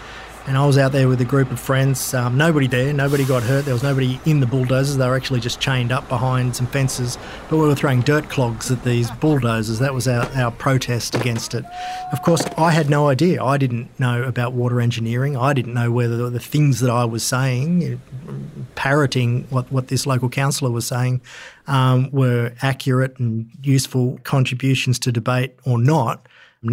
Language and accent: English; Coffs Harbour, New South Wales, Australia; I grew up in Coffs Harbour